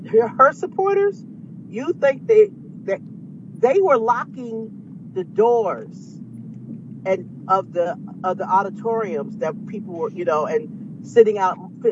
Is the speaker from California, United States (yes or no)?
yes; California, United States; They try to get into my face because I was from California and said, well, you can't be here campaigning.